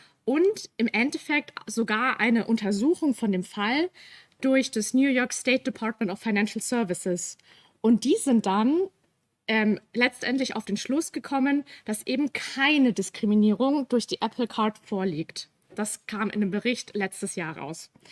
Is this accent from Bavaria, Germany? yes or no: yes; Bavaria, Germany; Ich komme aus Bayern, das merkt man vielleicht.